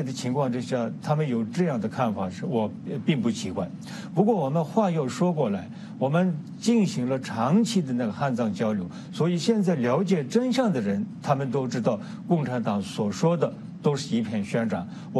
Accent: Tibet, China; 当我跟他谈的我是西藏的时候

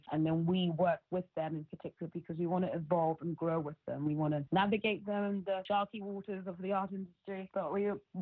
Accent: Lagos, Nigeria; being half Nigerian, half Ghanaian. I could have moved back to Lagos, but I did feel that Nigeria, you know, already has quite a thriving art market.

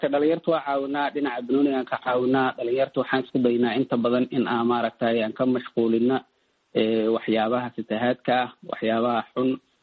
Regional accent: Beled Hawo, Gedo, Somalia; born there; anagu burburkii kadib baan dhalnay, anagu khaasatan waxaan ku dhashay magaalo la yiraahdo Balagxaw.

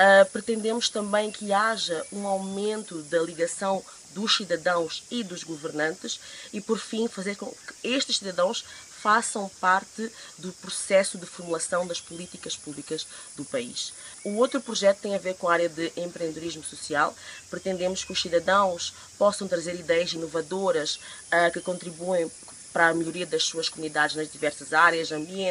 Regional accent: Mozambique; sou de Moçambique.

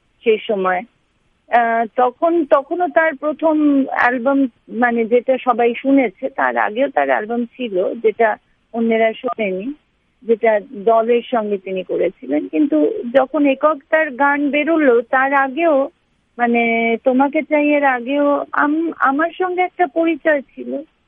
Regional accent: Shillong, Meghalaya, India; আমি তো যেহেতু একটা কসমোপলিটন জায়গায় বড় হয়েছি, শিলংয়ে

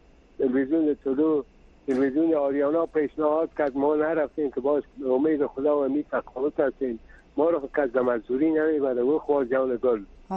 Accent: Kabul, Afghanistan; از کابل هستم

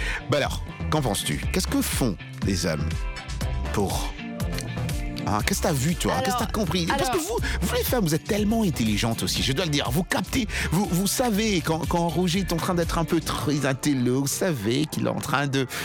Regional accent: Kinshasa, DR Congo; Tu sais ce qu'on dit chez nous à Kinshasa?

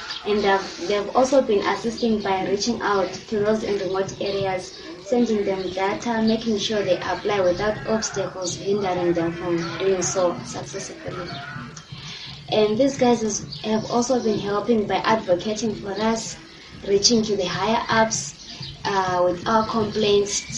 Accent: Matabeleland South, Zimbabwe; I'm from Blanket District in Bolilima.

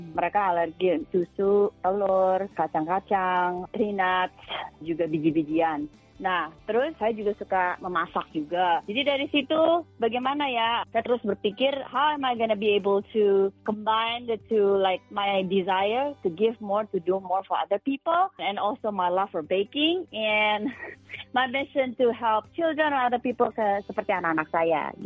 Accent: Indonesia; Saya emang dari kecil, growing up di Indonesia

